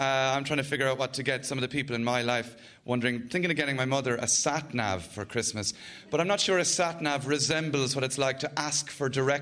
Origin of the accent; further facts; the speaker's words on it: Cork, Munster, Ireland; I'm from Cork, but my mother is from Kilkenny, so I'm mixed race.